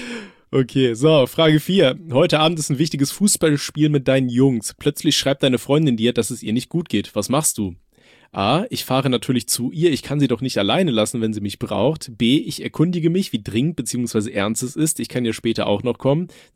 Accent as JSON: {"language": "German", "region": "North Rhine-Westphalia", "country": "Germany"}